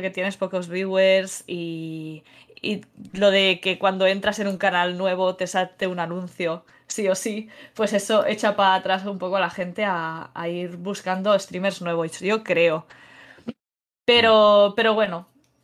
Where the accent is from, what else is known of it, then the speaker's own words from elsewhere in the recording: Barcelona, Catalonia, Spain; yo soy una chica de Barcelona que empecé a jugar a videojuegos y desde muy pequeña